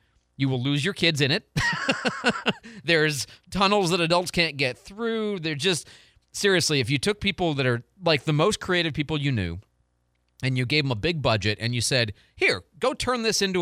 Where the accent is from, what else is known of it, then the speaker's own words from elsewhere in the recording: St. Louis, Missouri, United States; if you get a chance to go to St. Louis, okay, I'm bragging about my hometown.